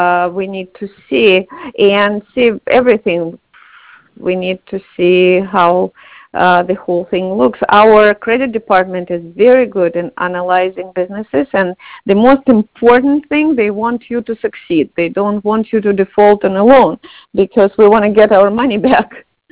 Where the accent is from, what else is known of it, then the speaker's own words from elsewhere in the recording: Odesa, Odesa Oblast, Ukraine; I'm from Ukraine, but not from Kiev, from Odessa. Different.